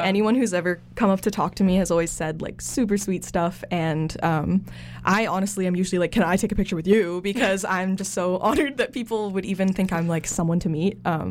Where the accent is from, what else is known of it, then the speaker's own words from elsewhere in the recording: Coquitlam, British Columbia, Canada; I am a musician from Coquitlam. I also go to SFU. I'm an English major.